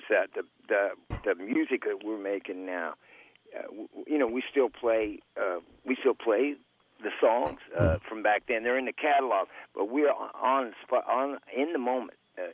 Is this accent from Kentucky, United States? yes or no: yes; Kentucky, United States; No, I'm from Kentucky.